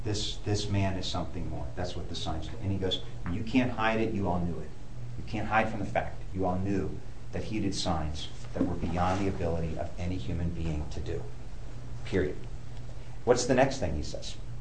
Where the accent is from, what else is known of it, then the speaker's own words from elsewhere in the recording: St. Louis, Missouri, United States; I'm from St. Louis.